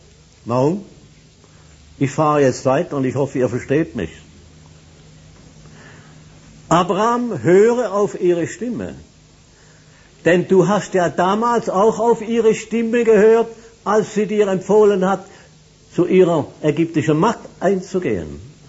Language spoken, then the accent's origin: German; Schaffhausen, Switzerland; ich bin ein Schweizer, aber ein Schaffhauser.